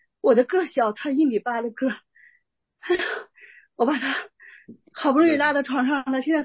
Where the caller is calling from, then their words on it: Weihai, Shandong, China; 我们现在在威海。